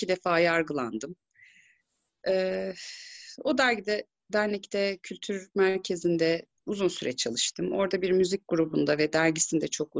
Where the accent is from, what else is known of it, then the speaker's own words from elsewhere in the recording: Batıkent, Ankara, Turkey; İşte sonra Batıkent'te taşındık. Batıkent'te büyüdüm aslında kısmen. Batıkent İlköğretim Okulu'na gittim.